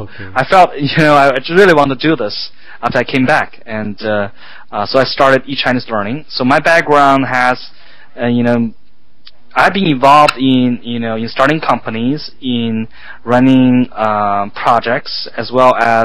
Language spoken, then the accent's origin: English; Beijing, China; English is a second language; also born or lived in United States; I was born in Beijing, grew up in China, mm-hmm. and about a few years ago, I came back to China from Silicon Valley